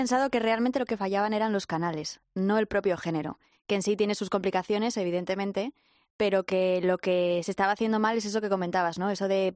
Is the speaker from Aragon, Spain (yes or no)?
yes; Zaragoza, Aragon, Spain; yo soy de Zaragoza, que es bastante cuna rapera